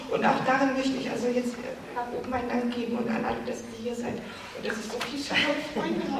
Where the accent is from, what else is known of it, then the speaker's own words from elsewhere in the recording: Neumünster, Schleswig-Holstein, Germany; Ich komme aus Neumünster in der Nähe von Kiel.